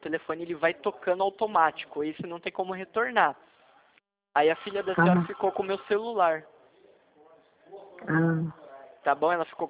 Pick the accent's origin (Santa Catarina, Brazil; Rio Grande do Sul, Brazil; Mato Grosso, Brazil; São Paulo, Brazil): São Paulo, Brazil; São José dos Campos; porque eu sou de São José dos Campos